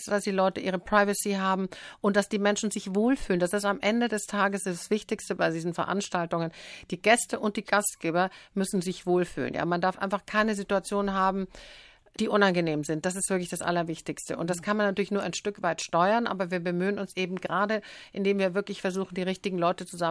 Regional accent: Munich, Bavaria, Germany; Also München zum Beispiel, ich bin ja in München aufgewachsen.

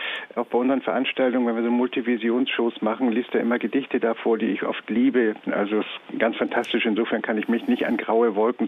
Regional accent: Hamburg, Germany; Und ich als Hamburger Flachländer bin in Travemünde gestartet und Richtung Süden gelaufen.

